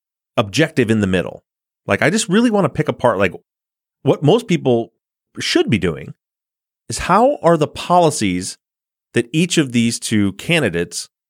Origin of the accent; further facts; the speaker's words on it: Michigan, United States; but even though I'm from Michigan, when I drive through Chicago, I cannot do that.